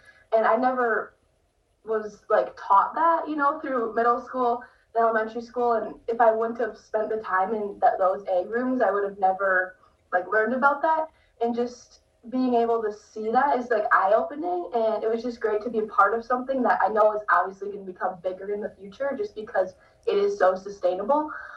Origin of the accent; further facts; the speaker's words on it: Wisconsin, United States; I grew up in Wisconsin, so you know everything's grown in the ground. It's corn, it's beans.